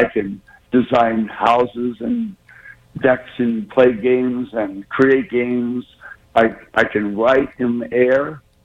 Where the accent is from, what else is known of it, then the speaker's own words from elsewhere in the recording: San Diego, California, United States; I grew up in San Diego, California.